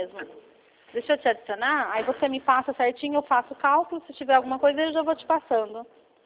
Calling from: Campinas, São Paulo, Brazil; Eu estou falando de Campinas, São Paulo, tá? De São Paulo, mas nós trabalhamos com o Brasil todo, tá?

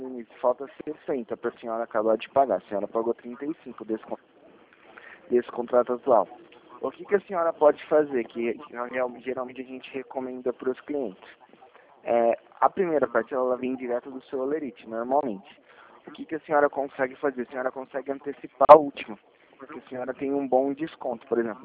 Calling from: Rio Claro, São Paulo, Brazil; eu sou aqui de Rio Claro. Eu fico aqui na Avenida 3

